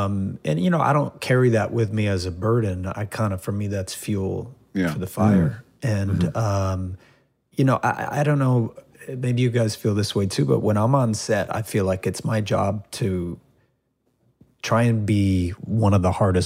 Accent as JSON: {"language": "English", "region": "Louisiana", "country": "United States", "tie": "born there", "said": "I was born in Louisiana, as was my brother."}